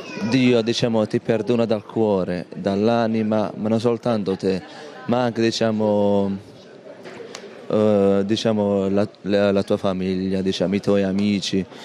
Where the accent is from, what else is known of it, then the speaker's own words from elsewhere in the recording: Apulia, Italy; diciamo io sono pugliese, no?